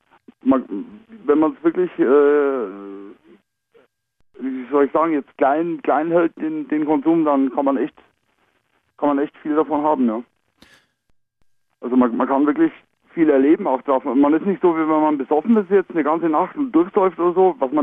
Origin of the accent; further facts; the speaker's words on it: Bavaria, Germany; Bei uns gibt es jetzt auch